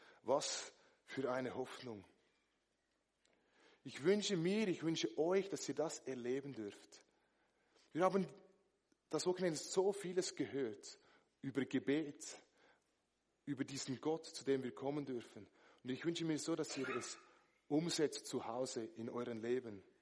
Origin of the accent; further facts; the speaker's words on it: Dietikon, Zurich, Switzerland; now in Schlieren, Switzerland; Ich bin in Dietikon aufgewachsen, da gibt es nebenan Schlieren, da wo ich jetzt wohne